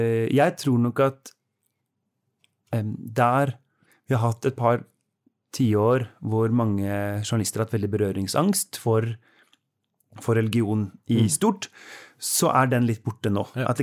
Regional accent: Oslo, Norway; I Oslo, der jeg kommer fra

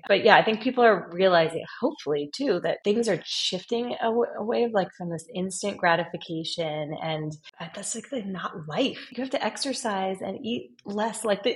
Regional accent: San Diego, California, United States; a girlfriend of mine that I used to do ballet with growing up in San Diego helped us in the beginning

